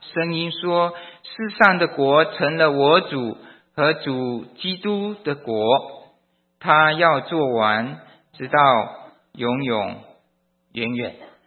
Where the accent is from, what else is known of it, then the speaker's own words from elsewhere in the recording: Malaysia; 我是从马来西亚来的